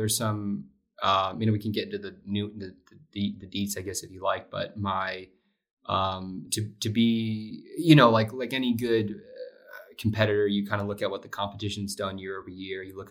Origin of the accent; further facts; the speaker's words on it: Florida, United States; And yeah, so I grew up in the Keys. Kind of was a water bug. Grew up spearfishing.